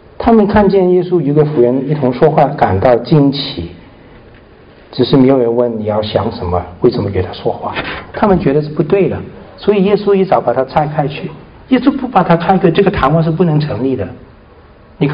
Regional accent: China; 我们中国人也是很厉害

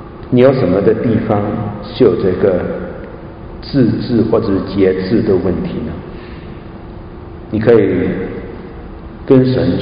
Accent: China; 我们有所谓的我们中国人讲的七情六欲

